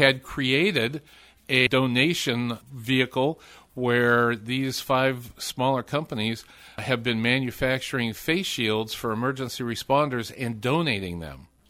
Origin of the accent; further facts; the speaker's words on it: Washington, United States; back in Washington State, my home state, and where a good portion of my policing career started.